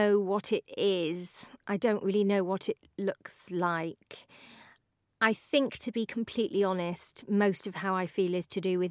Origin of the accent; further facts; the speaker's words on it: United Kingdom; Also, we're British and therefore quite shit.